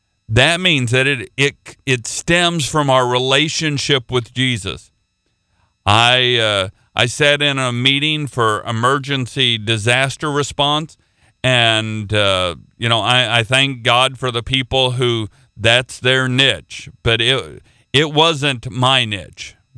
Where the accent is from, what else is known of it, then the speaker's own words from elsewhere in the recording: Oklahoma, United States; Now I'm not a redneck, but I am from Oklahoma.